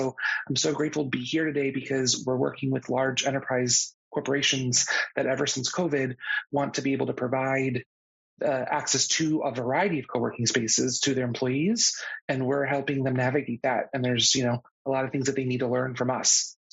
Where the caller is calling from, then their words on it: New York, United States; I'm calling in from New York.